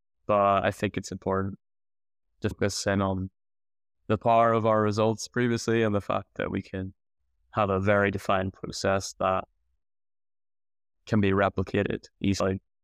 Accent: Northern Ireland, United Kingdom; I'm from Northern Ireland in the UK, and I like salsa dance, and I speak Spanish.

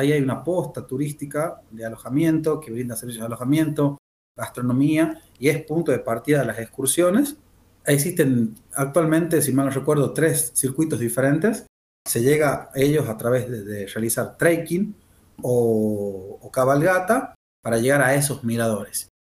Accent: La Rioja, Argentina; muy orgullosos como riojanos y argentinos de poder tenerlo

